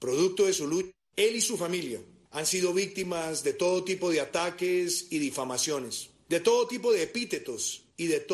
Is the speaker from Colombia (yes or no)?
yes; Colombia; Duele como colombiano que muchos de los que han lacerado al país con barbarie se defiendan en libertad